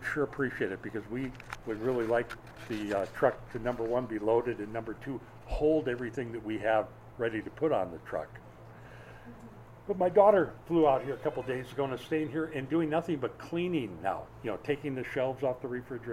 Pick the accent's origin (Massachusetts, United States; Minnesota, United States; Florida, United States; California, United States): Minnesota, United States; did I tell you I grew up in Minnesota? Okay, spring comes there about July.